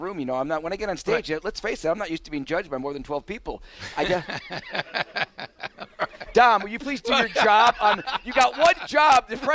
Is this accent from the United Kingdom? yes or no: no; Milwaukee, Wisconsin, United States; now in Philadelphia, United States; I'm originally from Milwaukee, and I'm a passionate sports fan with Packers, Brewers, and the Bucks.